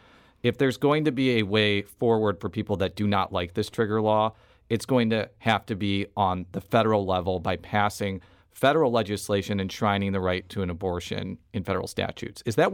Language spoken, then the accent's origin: English; Illinois, United States; I'm from Illinois